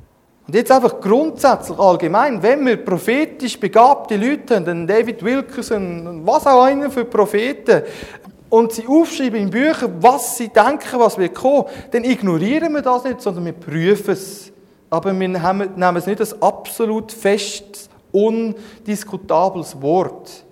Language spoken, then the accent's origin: German; Switzerland; Das wollen wir ja nicht als Schweizer, oder?